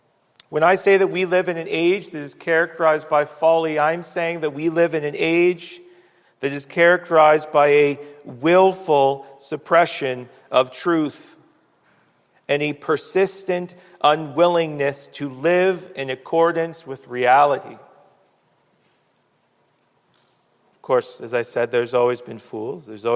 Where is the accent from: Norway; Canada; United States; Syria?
Canada; I've never in my life as a Canadian seen what we're seeing in the public discourse